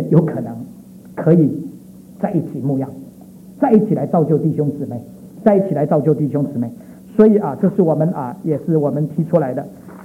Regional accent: China; 这个日本人在一个公司里面啊，常常一辈子在一个公司里面，我们中国人大概1年就换一个公司。

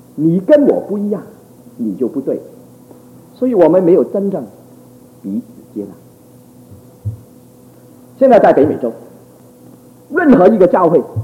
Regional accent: Taiwan; 我说不是不是，我们是本省人，本省人有一种光荣

